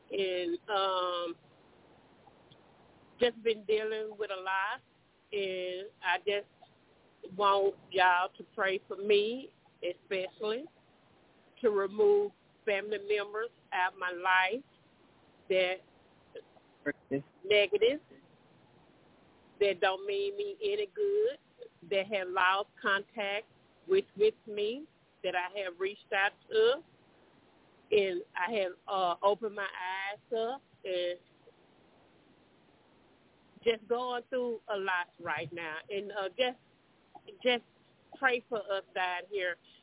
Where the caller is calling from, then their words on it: Shreveport, Louisiana, United States; I'm calling from Shreveport, Louisiana. And I would like for y'all to pray for me, for my family down here in Shreveport, and also in Dallas, Texas.